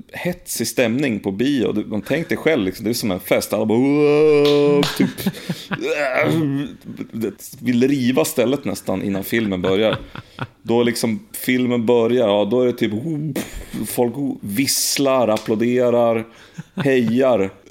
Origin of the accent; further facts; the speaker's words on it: Molve, Koprivnica-Križevci County, Croatia; now in Sweden; Det tror jag var när jag var på bybiografen i min hemby Molve i Kroatien.